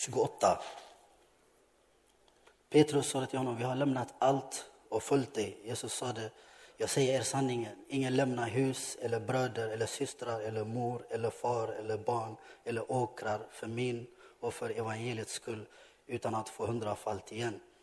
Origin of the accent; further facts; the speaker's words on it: Ethiopia; Eller för att jag är från Etiopien så jag får ingång från den kulturen.